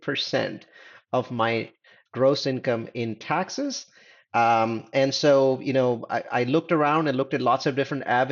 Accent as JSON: {"language": "English", "region": "California", "country": "United States", "said": "I come from Silicon Valley. I live in Silicon Valley."}